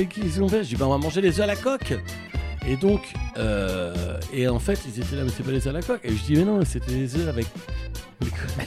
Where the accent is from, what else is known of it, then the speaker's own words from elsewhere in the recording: Béziers, Occitanie, France; born there; je suis né à Béziers et tout ça.